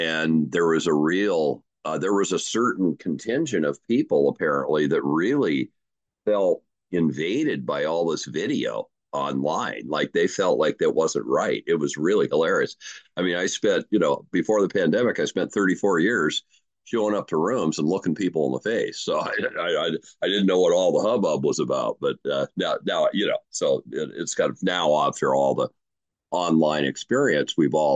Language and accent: English; Seattle, Washington, United States; I grew up in Seattle. I'm a homeboy.